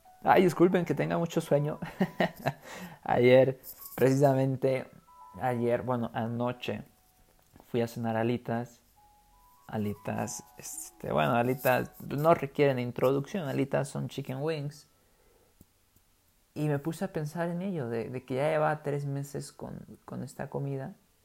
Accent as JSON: {"language": "Spanish", "region": "Guerrero", "country": "Mexico", "said": "yo vengo de Guerrero, vengo del campo."}